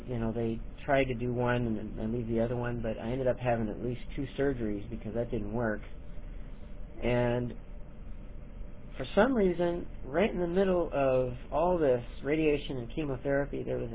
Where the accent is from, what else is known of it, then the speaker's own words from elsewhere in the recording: Illinois, United States; also born or lived in Lincoln, Nebraska / Minnesota; now in Virginia, United States; I was born in Nebraska, raised in Illinois, and moved to Virginia from Minnesota. But for a little more detail than that, I was born in Lincoln, Nebraska. I only lived there for about 18 months. Moved to Illinois